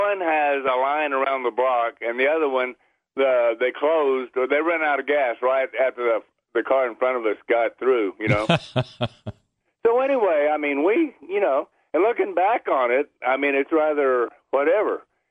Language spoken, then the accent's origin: English; New Mexico, United States; In 1963, the high school band I was in went from New Mexico to the Coliseum and marched for a Rams-Colts game